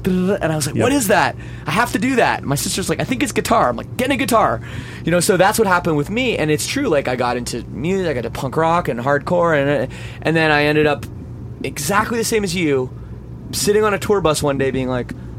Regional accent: Toronto, Ontario, Canada; I'm from Toronto

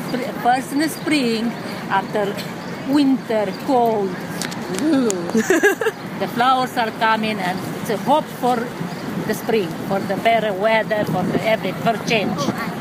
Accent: Romania

